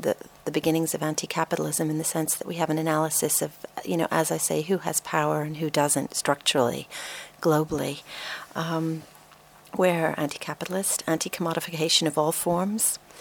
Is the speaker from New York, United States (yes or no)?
yes; New York, United States; And as a teenager, I grew up in New York, I was able to hear Andrea Dworkin speak